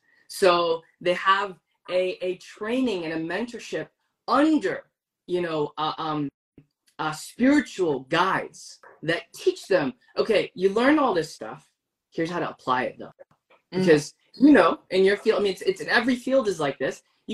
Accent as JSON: {"language": "English", "country": "United States", "tie": "born or raised there", "said": "as someone who faced anti-Muslim racism their entire life, growing up in America. I grew up in a post 9/11 reality."}